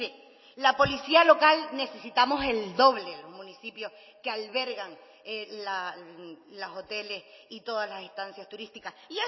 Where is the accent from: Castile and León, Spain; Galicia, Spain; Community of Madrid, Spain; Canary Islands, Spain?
Canary Islands, Spain; me siento canaria